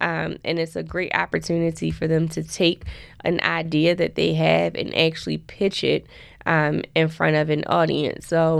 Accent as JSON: {"language": "English", "town": "Baltimore", "region": "Maryland", "country": "United States", "tie": "born or raised there", "said": "I grew up in Baltimore City, so it gave me an opportunity to see the world in a different lens and provide opportunities to my community where I grew up at."}